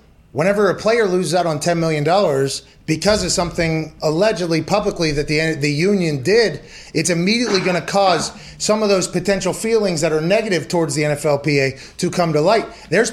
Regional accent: Pittsburgh, Pennsylvania, United States; Okay, I come from Pittsburgh. I very much understand why unions exist.

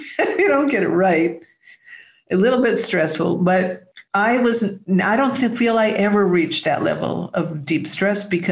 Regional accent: Los Angeles, California, United States; because I grew up in West Los Angeles

